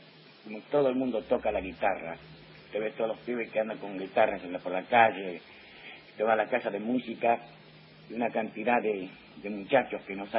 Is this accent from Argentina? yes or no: yes; Chaco, Argentina; born there